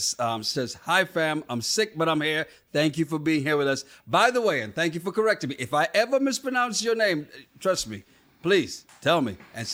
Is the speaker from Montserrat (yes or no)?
yes; Montserrat; also born or lived in St. Kitts; I grew up on an island. I was born in St. Kitts, grew up in Montserrat. It was 13 and a half square miles.